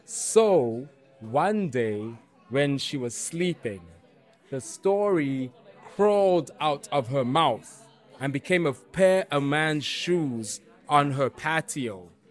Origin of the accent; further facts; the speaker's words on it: South Africa; I am a South African poet